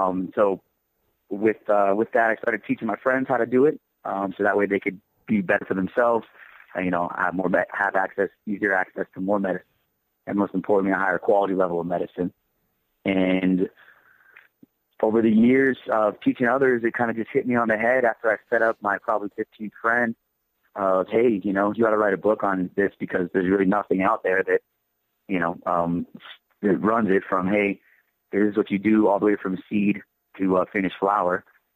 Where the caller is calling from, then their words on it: Denver, Colorado, United States; I'm calling you from Denver, Colorado.